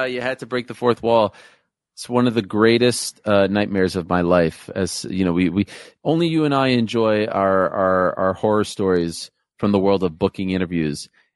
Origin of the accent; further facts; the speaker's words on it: Canada; especially working for the CBC as a Canadian.